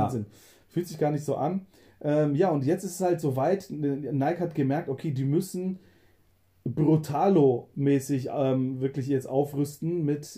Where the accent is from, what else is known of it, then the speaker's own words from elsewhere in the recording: Bavaria, Germany; born there; ich als gebürtiger Mittelfranke, der sozusagen Herzogenaurach um die Ecke, quasi diese kleine Dörflein, schon auch als Zuhause begreift